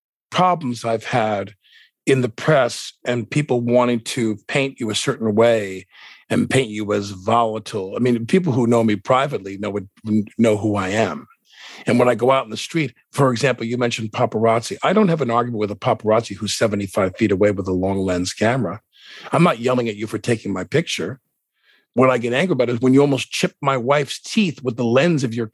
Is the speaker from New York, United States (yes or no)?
yes; Massapequa, New York, United States; I'm a kid from Massapequa. I had nothing.